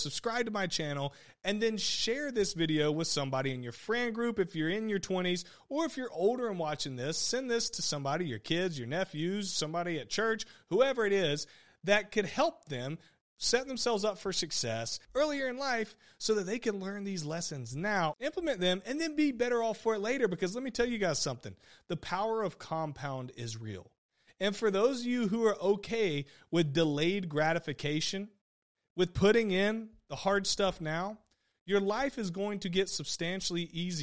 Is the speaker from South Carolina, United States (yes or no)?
yes; South Carolina, United States; Well, I'm from South Carolina. You got to have a jacked up truck.